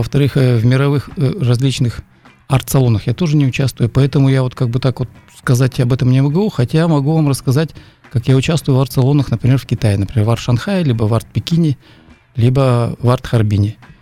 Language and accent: Russian; Vladivostok, Primorsky Krai, Russia; also born or lived in Olga; now in Krasnoyarsk, Russia; Я родился на Дальнем Востоке, поселок Ольга, и 30 лет прожил в Владивостоке, получил там базовое образование, школу, училище, институт. Сюда я приехал в академию, в аспирантуру на 3 года